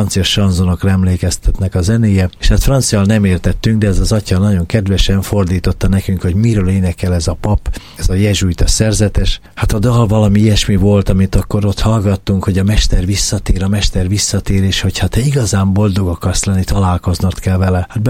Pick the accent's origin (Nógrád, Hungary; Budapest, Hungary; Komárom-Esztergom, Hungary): Budapest, Hungary; talán 16 éves lehettem, amikor a béketéri angyalföld szívében, a béketéri plébánián nőttem fel